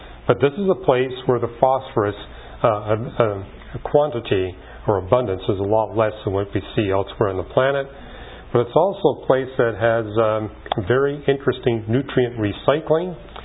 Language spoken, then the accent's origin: English; Canada; Since I was raised in Canada, they had me study French and German.